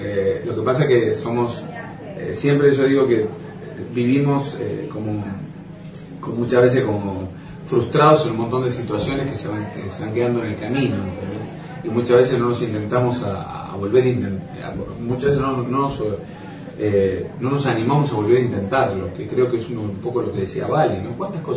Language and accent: Spanish; Bolívar, Buenos Aires Province, Argentina; Yo digo que viviré, nací, viviré y moriré en Bolívar, más allá de que no esté presente físicamente, porque Bolívar está dentro mío y va a estar siempre.